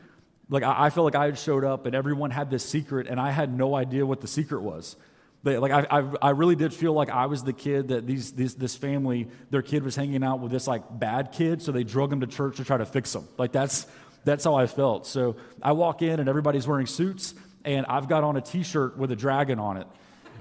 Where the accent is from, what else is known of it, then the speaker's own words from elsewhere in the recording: the South, United States; I grew up in the South, but I didn't grow up going to church